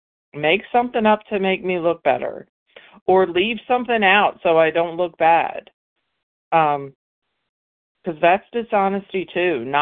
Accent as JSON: {"language": "English", "region": "Mississippi", "country": "United States", "said": "And I'm from Mississippi"}